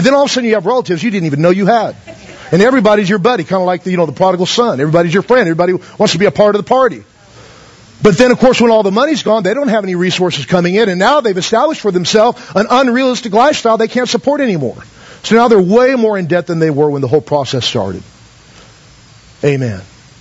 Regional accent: United States; Especially if you're an American minister, you go over there, and of course we're from America, so they think we're loaded.

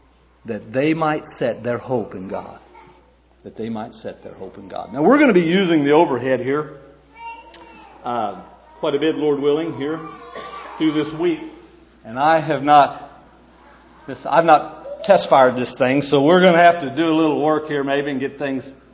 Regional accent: Arkansas, United States; You just remember, I'm from Arkansas, so we don't have a whole lot of pretense being from Arkansas.

